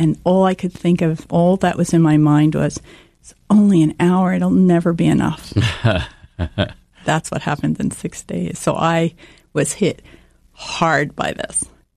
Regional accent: New Jersey, United States; I mean, I grew up here in New Jersey. I went to school at NYU.

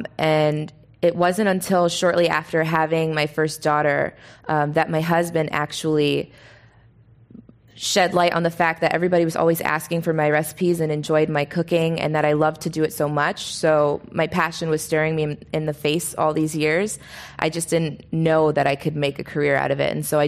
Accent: Toronto, Ontario, Canada; growing up in Toronto, I feel like it's where my palate was shaped and where I learned everything because it's a big cultural melting pot there.

